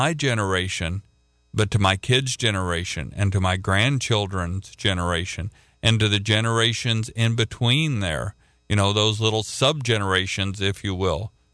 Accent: Oklahoma, United States; I'm from Oklahoma.

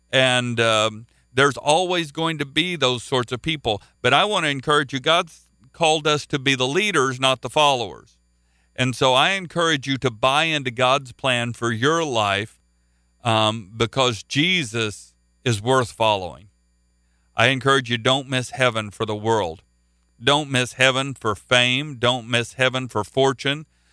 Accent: Oklahoma, United States; I'm from Oklahoma, and one of our neighboring states is called Missouri. I went to school there.

